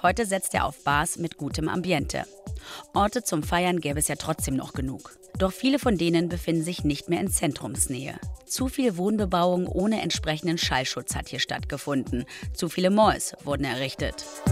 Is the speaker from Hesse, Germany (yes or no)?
no; Berlin, Germany; So viel weiß nicht mal ich als Berlinerin und Clubgängerin über diesen Ort.